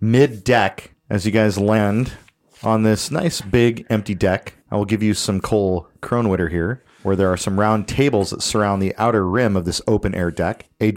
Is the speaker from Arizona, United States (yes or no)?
yes; Phoenix, Arizona, United States; I'm from Phoenix, Arizona.